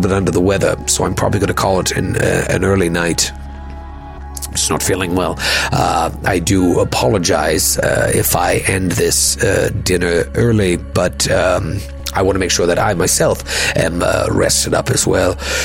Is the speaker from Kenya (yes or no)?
yes; Kenya; I grew up in Kenya, though I consider myself British.